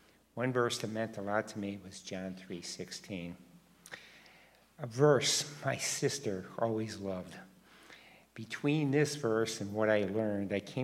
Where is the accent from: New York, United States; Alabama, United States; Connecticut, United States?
Connecticut, United States; East Hartford; I was raised in East Hartford by two loving parents as far back as I can remember.